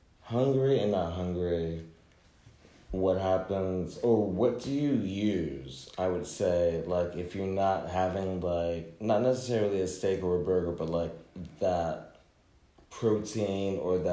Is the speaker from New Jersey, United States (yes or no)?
yes; New Jersey, United States; also born or lived in New York; Being born and raised in New York, growing up in Jersey, why do all the good places have to close